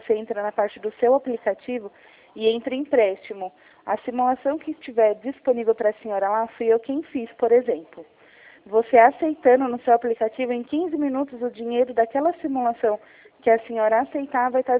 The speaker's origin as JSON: {"language": "Portuguese", "town": "Jundiaí", "region": "São Paulo", "country": "Brazil", "said": "Eu, por exemplo, sou aqui da cidade de Jundiaí, São Paulo."}